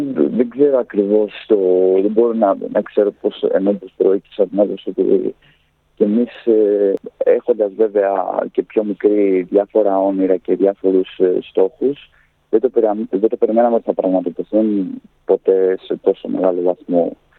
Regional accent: Chiliomodi, Peloponnese, Greece; Ναι, είμαι από το Χιλιομόδι και παίζω στους

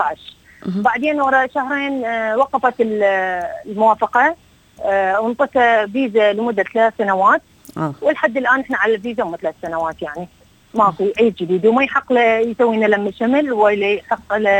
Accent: Iraq; now in Australia; انا لاجئه عراقيه متزوجه من سيد احمد خالد الخفاجي، عندي 3 أولاد. طبعا كنا نعاني من الاضطهاد الديني والعنصري في العراق

